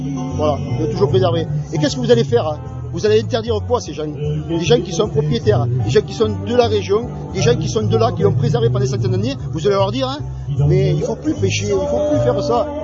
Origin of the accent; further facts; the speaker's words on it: Madières, Occitanie, France; Et je sais, je suis de Madière.